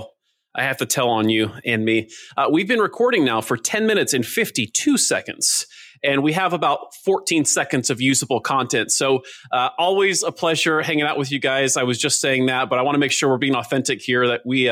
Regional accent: Coeur d'Alene, Idaho, United States; I was born and raised in Coeur d'Alene, Idaho

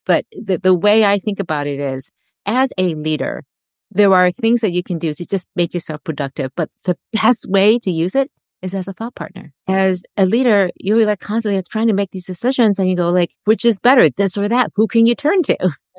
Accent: Detroit, Michigan, United States; I grew up in Detroit and I'm Asian American. I'm Chinese American. My parents were immigrants, first generation. I was born in Detroit and there were no Asians in Detroit when I was growing up.

